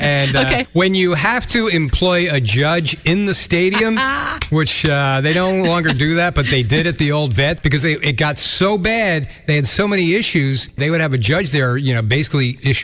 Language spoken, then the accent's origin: English; New Jersey, United States; also born or lived in South Carolina / Ohio; Having lived in both the South in South Carolina and the Midwest in Ohio, a huge difference. And I grew up in New Jersey, so I was kind of used to it.